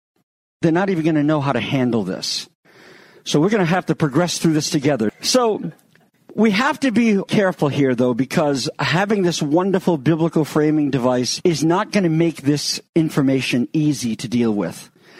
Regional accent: United States; being a jaded American as I am, growing up on Perry Mason in Colombo

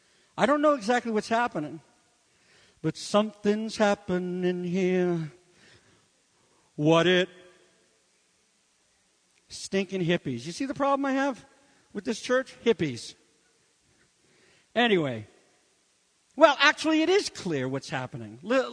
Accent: New England, United States; We're from New England. We eat caw hogs.

